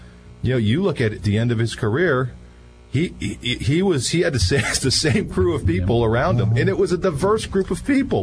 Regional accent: Hazleton, Pennsylvania, United States; I'm from Hazleton, which is about 45 minutes mm-hmm. from Deer Lake.

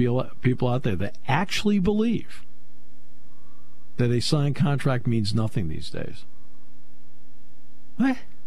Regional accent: New England, United States; I grew up in New England, okay? I know what cold is, okay?

